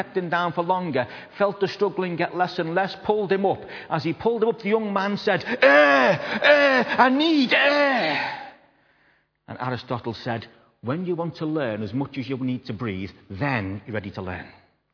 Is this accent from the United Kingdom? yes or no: yes; Liverpool, North West England, United Kingdom; I'm a Scouser amongst Scousers. If you ain't a Scouser, excuse me, but I'm a Scouser amongst Scousers.